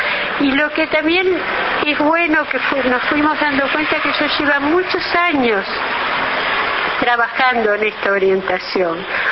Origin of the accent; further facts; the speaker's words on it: Uruguay; adaptada a cómo somos nosotros los uruguayos.